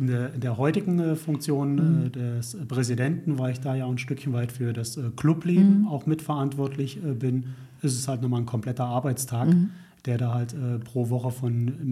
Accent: Neunkirchen-Seelscheid, North Rhine-Westphalia, Germany; Ich komme aus Neunkirchen-Seelscheid.

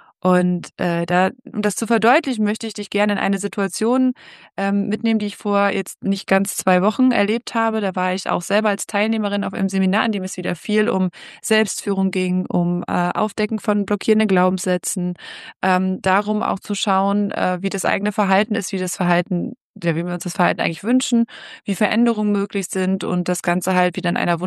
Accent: Lower Saxony, Germany; Denn als Ostfriesin in Bayern

